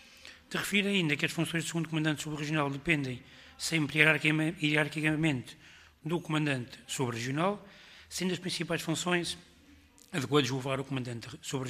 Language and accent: Portuguese; Viseu, Portugal; sou natural do Conselho de Viseu, local onde iniciei o meu percurso na área da proteção civil